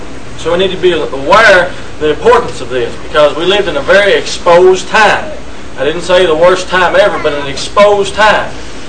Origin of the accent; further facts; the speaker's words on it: Kentucky, United States; I'm from Kentucky. I go to the Litchfield Congregation, which is kindly in north central Kentucky.